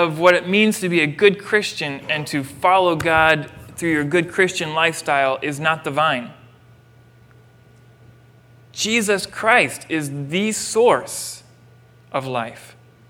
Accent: Florida, United States; I'm from Florida. We don't have grapes. We have blackberries that grow everywhere.

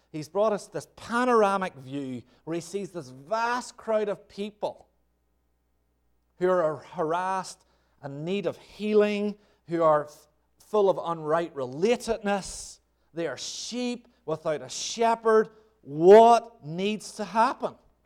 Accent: Northern Ireland, United Kingdom; I grew up in Northern Ireland.

